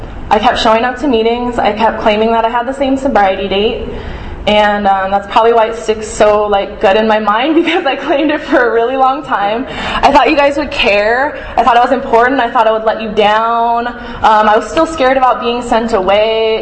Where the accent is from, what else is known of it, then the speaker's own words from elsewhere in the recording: Hawaii, United States; growing up in Hawaii, I mean, like, I grew up with, like, light blonde hair and blue eyes, and I always really fit